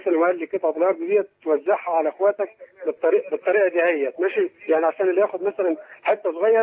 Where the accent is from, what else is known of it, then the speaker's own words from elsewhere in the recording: Egypt; now in Libya; بقول لك انا قاعد في ليبيا، انا مصري.